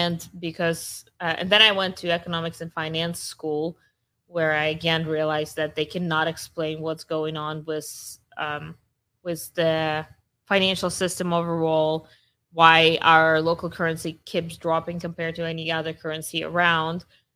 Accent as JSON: {"language": "English", "country": "Russia", "tie": "born or raised there", "said": "I grew up in Russia. I've seen hyperinflation multiple times in my lifetime."}